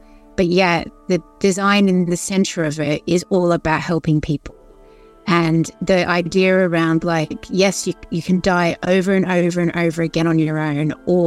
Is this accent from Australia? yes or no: yes; Australia; I'm Australian, I don't hang out in the snow.